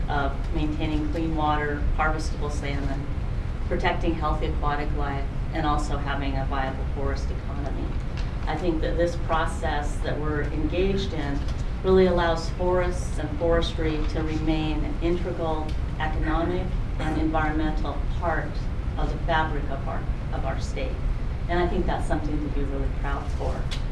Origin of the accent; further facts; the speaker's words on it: Wyoming, United States; When I was a little girl growing up in Wyoming, which you know is a little bit drier than here, my father would tell me about these beautiful, wonderful Pacific Northwest forests.